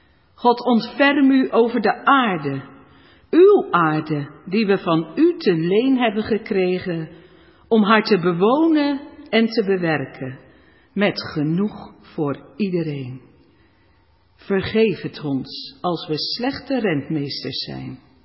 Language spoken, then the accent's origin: Dutch; Vlaardingen, South Holland, Netherlands; ik kom niet uit mijn sluis, maar ik kom gewoon uit Vlaardingen. Ik woon precies aan de andere kant van de A4